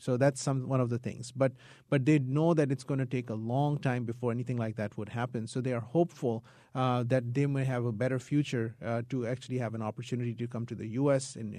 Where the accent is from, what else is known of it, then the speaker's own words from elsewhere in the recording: Connecticut, United States; And I would say where I'm from Connecticut, this is the globalized world.